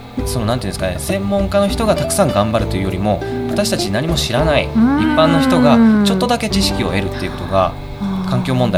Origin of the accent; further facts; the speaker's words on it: Kobe, Hyogo, Japan; 僕自身は神戸でずっと生まれ育ちまして